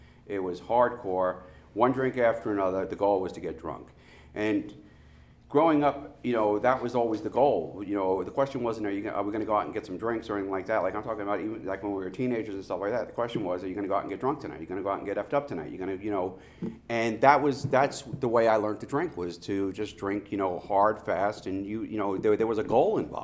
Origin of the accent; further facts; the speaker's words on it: New York City, New York, United States; I was born in the South. South Bronx. I'm the youngest of seven, very Irish Catholic family. I got four older sisters and two older brothers. And, growing up in New York City was, it was an interesting place to grow up.